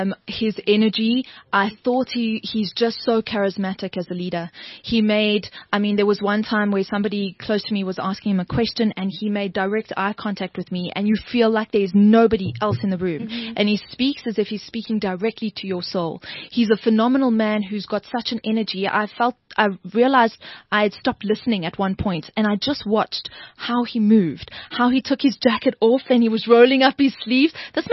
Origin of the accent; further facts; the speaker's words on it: South Africa; As a South African, there were so many interesting things